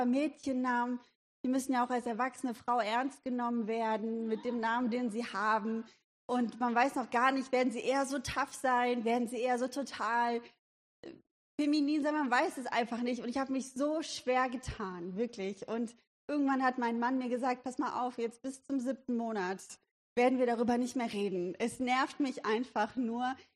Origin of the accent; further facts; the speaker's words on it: Wuppertal, North Rhine-Westphalia, Germany; Ich komme eigentlich aus Wuppertal, die beste Stadt der Welt.